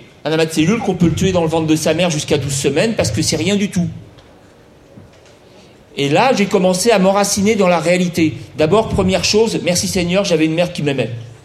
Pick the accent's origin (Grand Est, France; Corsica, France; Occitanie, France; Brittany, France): Brittany, France; je suis breton. Et j'ai été chercher mes racines que j'avais jusque-là niées, que j'avais rejetées, j'avais méprisées. J'étais français, j'étais chrétien, j'étais occidental